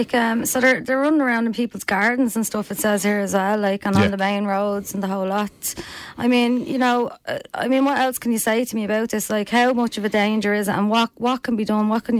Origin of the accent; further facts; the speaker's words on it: Tallaght, County Dublin, Ireland; I'm from Tallaght myself, and I remember growing up, there was always horse.